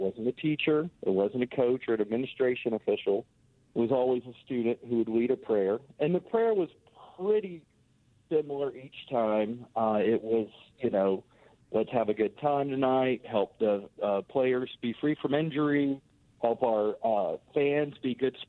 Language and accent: English; Florida, United States; now in Opelika, United States; because I'm from Central Florida, very different culture.